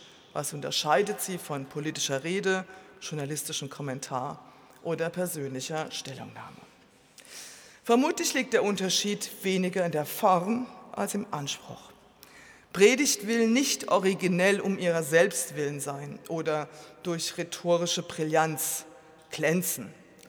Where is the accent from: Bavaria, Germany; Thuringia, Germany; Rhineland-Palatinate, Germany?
Rhineland-Palatinate, Germany; Kaiserslautern; In meiner Heimatstadt Kaiserslautern zum Beispiel steht Tag für Tag ein Mann in der Fußgängerzone